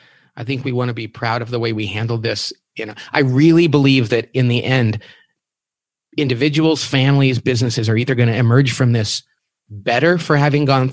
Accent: Bakersfield, California, United States; I'm from Bakersfield, California. We're actually literally in the desert outside of Bakersfield.

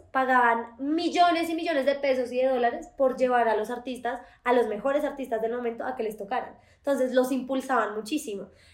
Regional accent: Colombia; tú llegas como colombiano a cualquier parte

